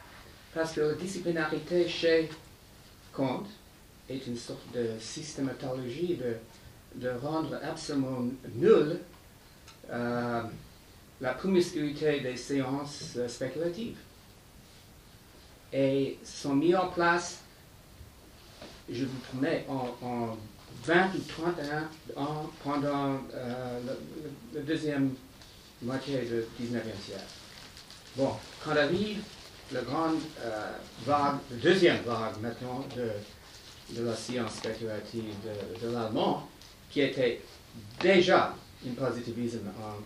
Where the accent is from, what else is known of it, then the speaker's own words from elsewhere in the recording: United States; French is a second language; Je suis américain académique